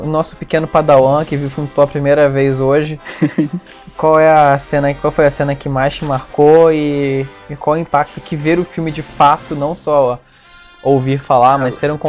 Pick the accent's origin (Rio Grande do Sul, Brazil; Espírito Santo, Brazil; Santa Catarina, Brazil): Espírito Santo, Brazil; moved away as an adult; Quando eu saí do Espírito Santo, eu me mudei pro Rio pra fazer a faculdade.